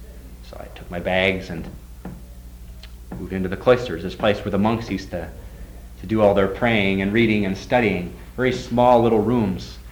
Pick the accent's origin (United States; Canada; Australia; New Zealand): United States; Oregon; I come from Oregon, and I love trees.